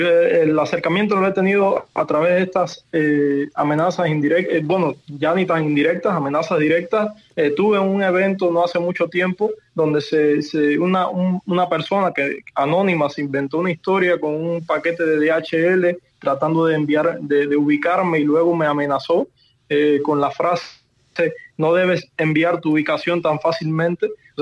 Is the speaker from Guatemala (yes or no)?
no; Cuba; moved away as an adult; afirman incluso que yo me exilié de Cuba después de salir de Archipiélago